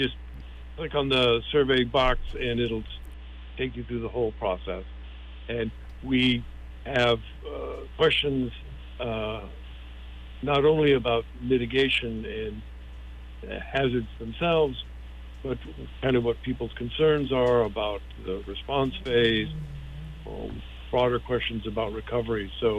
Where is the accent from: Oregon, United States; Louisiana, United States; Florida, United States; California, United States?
California, United States; also born or lived in Oahu; now in Kauai, United States; I grew up in California. My wife and I lived on Oahu for a dozen years, and then we moved back to California for about 10 years.